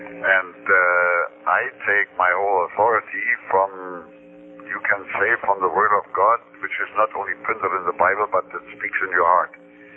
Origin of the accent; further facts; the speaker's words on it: Berlin, Germany; Well, I was born in 1929, 75 years ago in Berlin, and of course I grew up in National Socialist Germany